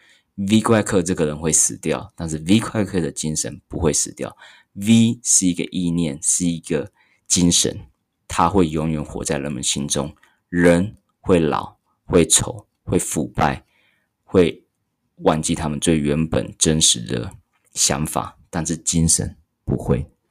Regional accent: Taichung, Taiwan; also born or lived in Taoyuan; 因为那时候我是台中人，然后我读书的时候是在桃园读书

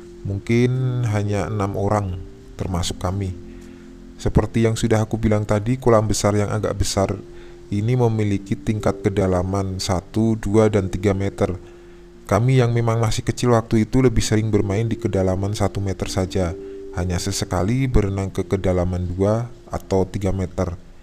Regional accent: Cilegon, Banten, Indonesia; satu-satunya kolam renang umum yang ada di kota masa kecil aku dulu, di Cilegon.

